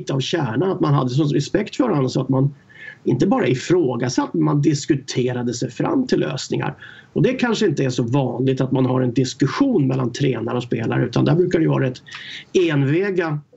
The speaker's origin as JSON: {"language": "Swedish", "town": "Stockholm", "region": "Stockholm County", "country": "Sweden", "tie": "born or raised there", "said": "jag var uppväxt i Stockholm i förorterna där, och åkte pendeltåget in till träningar"}